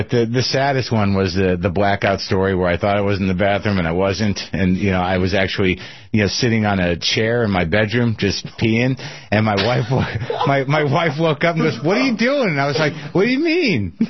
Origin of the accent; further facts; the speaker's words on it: New Mexico, United States; Where I grew up in New Mexico, they had the tramway.